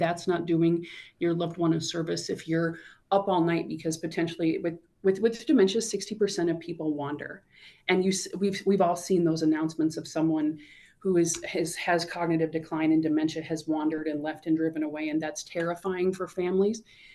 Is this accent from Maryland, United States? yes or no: no; South Dakota, United States; You know, growing up in South Dakota, I think there is nothing more beautiful than some of the outdoor spaces that we have around here.